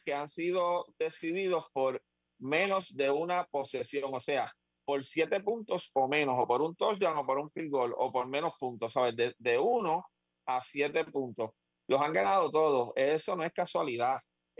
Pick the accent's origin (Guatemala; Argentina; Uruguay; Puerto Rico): Puerto Rico; súper contento como puertorriqueño, súper orgulloso